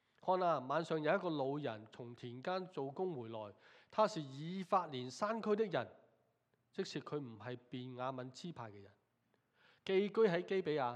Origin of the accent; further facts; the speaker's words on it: Hong Kong; 我哋系香港嚟啊，弟兄姊妹好多都系香港嚟。